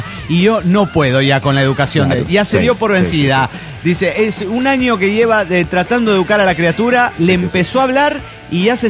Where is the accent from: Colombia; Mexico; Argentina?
Argentina; Hola, chicos … de Argentina.